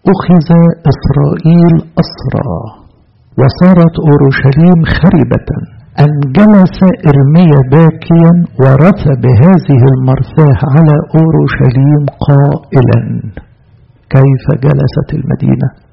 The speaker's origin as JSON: {"language": "Arabic", "country": "Egypt", "said": "طبعا احنا كمصريين يعني انت بس ايه قلنا ابقوا شغالين"}